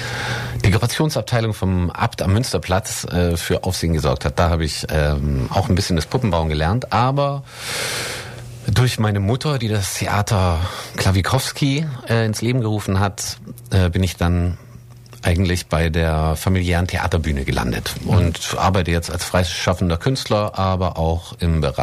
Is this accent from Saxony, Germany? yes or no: no; Ulm, Baden-Württemberg, Germany; born there; in Ulm geboren